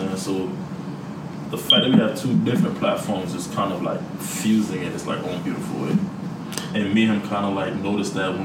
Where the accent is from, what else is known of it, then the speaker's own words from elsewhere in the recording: Miami, Florida, United States; I'm from Miami, I know where I came from, I know where I went